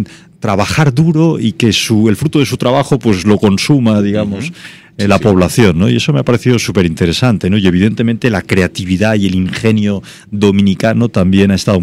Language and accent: Spanish; Barcelona, Catalonia, Spain; yo soy mediterráneo, soy barcelonés